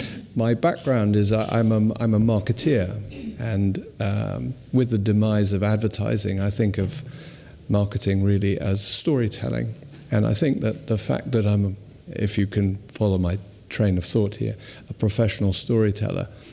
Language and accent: English; United Kingdom; I am a Brit and there are two of us here.